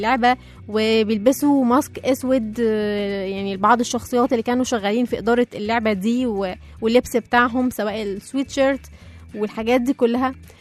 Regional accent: Egypt; طبعا احنا هنا كمصريين قعدنا نحط التاتش بتاعتنا

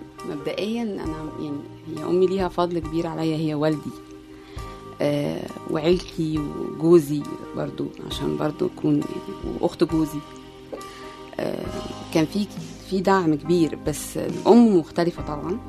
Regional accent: Egypt; بس طبعا إحنا عندنا في مصر ما فيش مهنية في الموضوع ده

